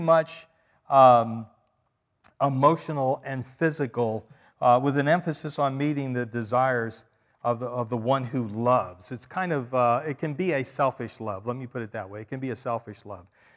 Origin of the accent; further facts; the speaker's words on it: Pennsylvania, United States; I'm from Pennsylvania, so, okay? I'm from 50 miles west of Philadelphia is where I grew up.